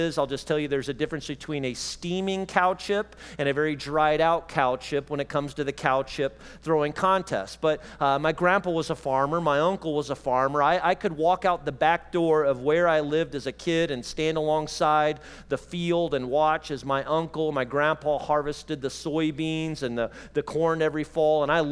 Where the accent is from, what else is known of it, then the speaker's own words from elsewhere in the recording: Illinois, United States; Now, I grew up in Central Illinois. Central Illinois is not a lot different than Central Indiana, all right?